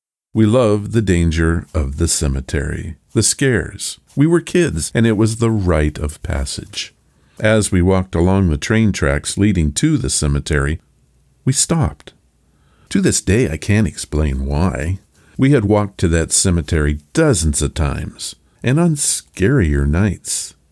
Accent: La Crosse, Wisconsin, United States; I was a freshman in high school in my hometown of La Crosse, Wisconsin.

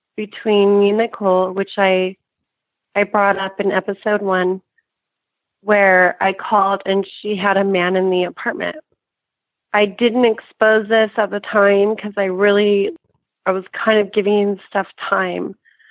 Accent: Reno, Nevada, United States; And so I grew up in Reno. I did unconventional stuff, like growing up here, like it was a party city.

